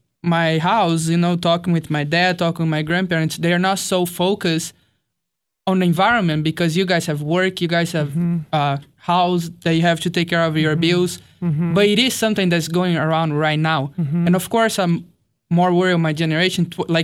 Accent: São Paulo, Brazil; I'm from Brazil. I'm from outside of São Paulo, like an hour and a half from there. São Paulo is a huge city. And it's funny because in Brazil, my city is considered like a very country city because of our accent.

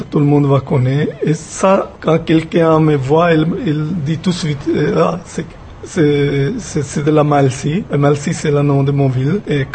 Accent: Punjab, Pakistan; French is a second language; Mais moi, je suis venu de la Punjab, de la Pakistan, et en Inde et en Pakistan, Punjab, on a la même nourriture, la même langue

